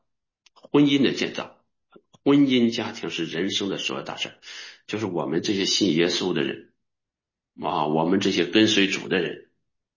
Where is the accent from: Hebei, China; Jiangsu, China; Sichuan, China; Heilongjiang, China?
Heilongjiang, China; Nehe; 我们是贫寒人出身的，我们出生在黑龙江北部的一个小县城的小农村。我长那么大，我就去县城去过2次。